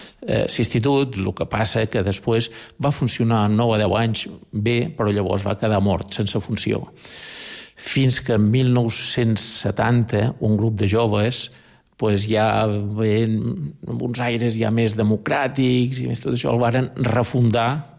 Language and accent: Catalan; Balearic Islands, Spain; jo som formenterer. El meu pare era formenterer. I, bueno, jo crec que mos podran considerar tot com a eivissencs.